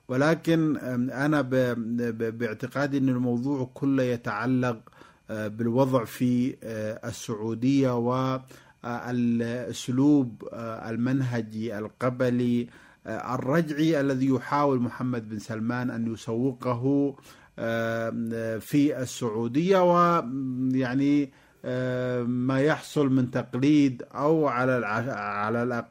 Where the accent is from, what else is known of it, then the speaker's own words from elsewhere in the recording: Yemen; لكني لم أدين هذه العملية باعتباري حتى يمني